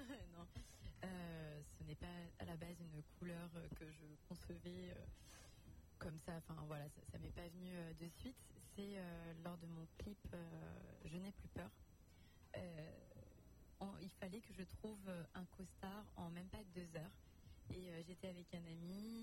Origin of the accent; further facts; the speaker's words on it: Lyon, Auvergne-Rhône-Alpes, France; also born or lived in Nice; Je suis lyonnaise.